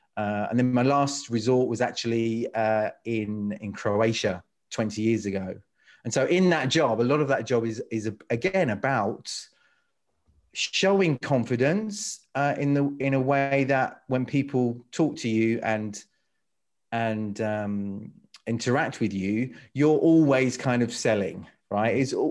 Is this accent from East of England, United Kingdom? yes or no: yes; Watford, East of England, United Kingdom; born there; moved away as an adult; my father's from a Londoner. My mother was French Maltese, and I was born in Watford.